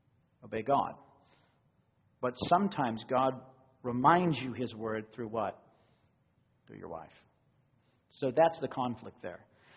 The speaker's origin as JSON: {"language": "English", "region": "Texas", "country": "United States", "tie": "born or raised there", "said": "I grew up in Texas, kind of a small state, no struggle with pride in that state at all."}